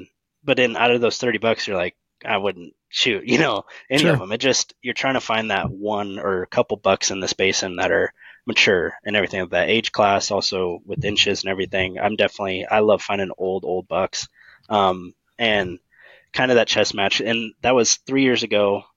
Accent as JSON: {"language": "English", "region": "Oregon", "country": "United States", "tie": "born or raised there", "said": "That's all I would focus on growing up in Oregon too."}